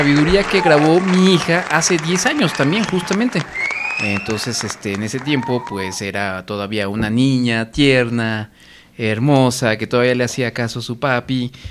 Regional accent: Morelia, Michoacán, Mexico; now in Guanajuato, Mexico; yo vivía en Morelia. Yo crecí en Morelia.

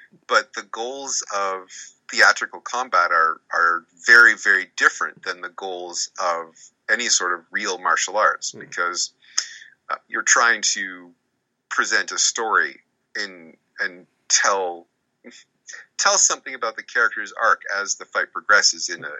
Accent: Nova Scotia, Canada; I grew up in Nova Scotia

